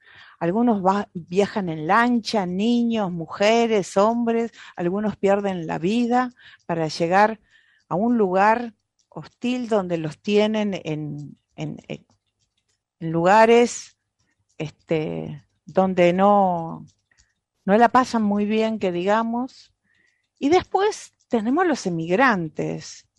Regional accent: Mexico; now in United States; Digo, la crisis, yo emigré de México a Estados Unidos

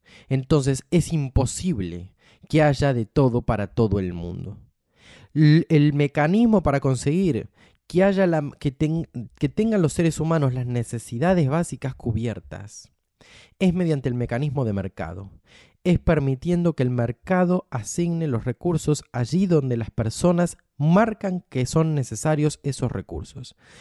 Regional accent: Argentina; a mí como persona argentina de 24 años me ha atravesado muchísimo. Ustedes piensen que yo pasé mucho de ese periodo en la Argentina

